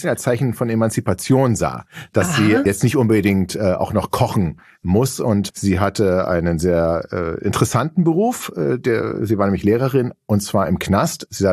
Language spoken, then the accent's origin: German; Berlin, Germany; born there